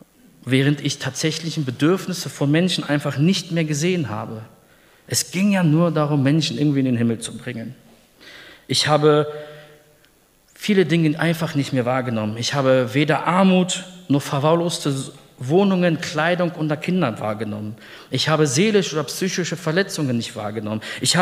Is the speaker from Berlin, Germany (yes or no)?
yes; Berlin, Germany; Denn ich bin in Berlin-Neukölln aufgewachsen, das habe ich vorhin erwähnt, unter, sagen wir mal, recht herausfordernden Begebenheiten.